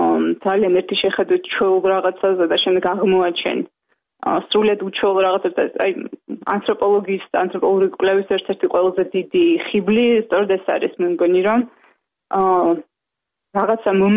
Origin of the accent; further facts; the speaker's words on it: Tbilisi, Georgia; დავიბადე თბილისში, გავიზარდა თბილისში და ჩემი ცხოვრების უდიდესი ნაწილი ჭიდროდ არის დაკავშირებული ამ ქალაქთან